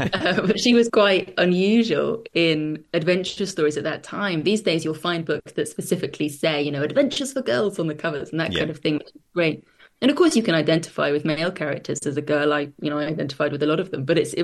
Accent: London, United Kingdom; I grew up in North London and all of the gardens kind of run together.

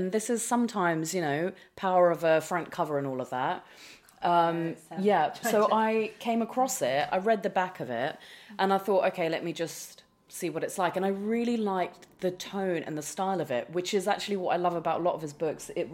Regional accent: India; also born or lived in England, United Kingdom; I was born and I grew up in England up to the age of 7. And then the idea was that my parents wanted us and my sister, who was already in India, to all live in India.

